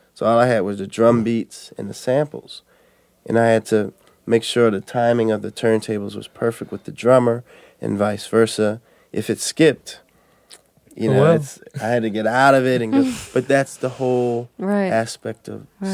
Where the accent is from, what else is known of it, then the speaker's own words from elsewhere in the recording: Philadelphia, Pennsylvania, United States; growing up, I grew up in Southwest Philly, so block parties were massive, were the big thing.